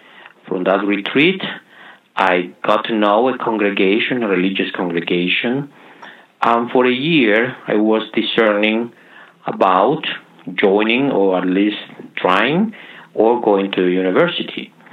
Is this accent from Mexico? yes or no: yes; Mérida, Yucatán, Mexico; born there; English is a second language; Well, I was born Mexican in the Yucatan Peninsula, Mérida City. A Catholic family. We were raised Catholics.